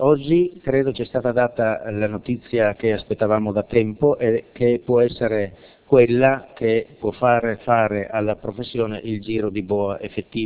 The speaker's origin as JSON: {"language": "Italian", "town": "Udine", "region": "Friuli-Venezia Giulia", "country": "Italy", "said": "Io sono di Udine, vivo abbastanza vicino ad Annalisa Silvestro"}